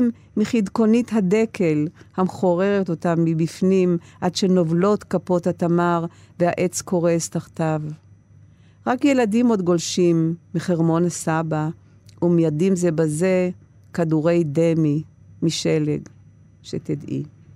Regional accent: Gedera, Central District, Israel; וגם היא סיימה את חייה בגדרה, בסנטוריום בגדרה, המקום שגדלתי בו

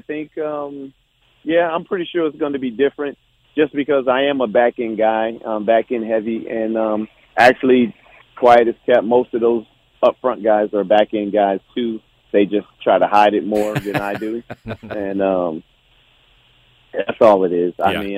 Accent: New Jersey, United States; I like the bricks in the city because I'm from Jersey.

